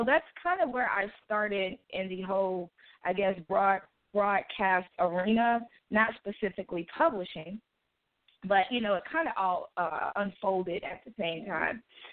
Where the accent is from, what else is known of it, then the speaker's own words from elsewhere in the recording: Gary, Indiana, United States; I am from Gary, Indiana. I currently work my full time in Gary, Indiana, and I still live in Indiana.